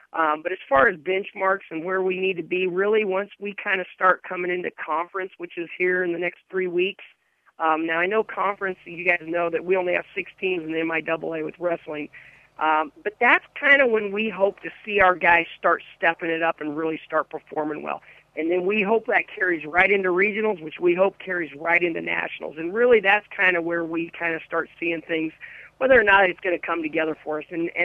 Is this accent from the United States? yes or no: yes; Manhattan, Kansas, United States; I'm a Chief guy, man. I grew up in Manhattan, Kansas